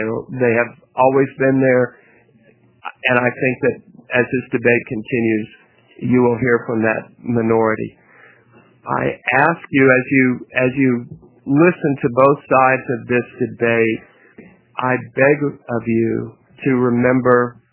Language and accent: English; Texas, United States; I grew up in Texas